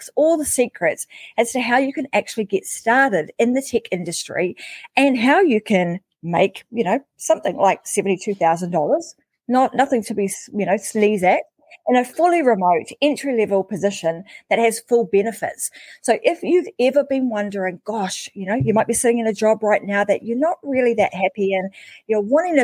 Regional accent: New Zealand; I've been over in my home country, New Zealand

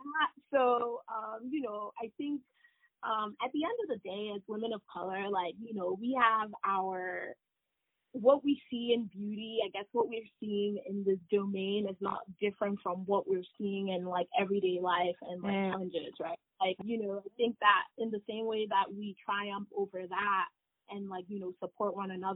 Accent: Nigeria; I'm Nigerian.

